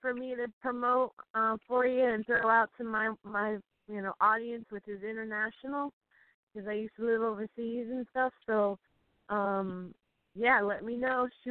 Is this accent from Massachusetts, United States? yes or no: no; Detroit, Michigan, United States; born there; And I was born in Detroit